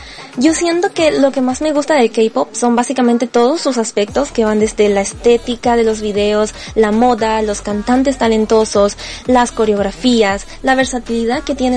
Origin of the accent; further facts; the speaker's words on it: Venezuela; soy de Venezuela